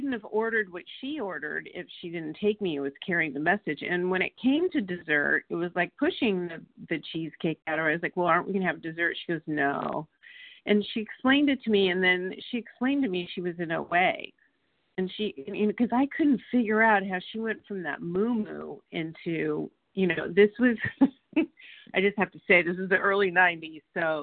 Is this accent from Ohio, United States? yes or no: no; Santa Monica, California, United States; I'm from Santa Monica, California, and thank you, Team Tuesday.